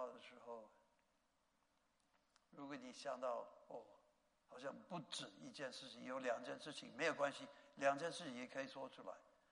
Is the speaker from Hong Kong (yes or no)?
no; Taiwan; 因为我是台湾来的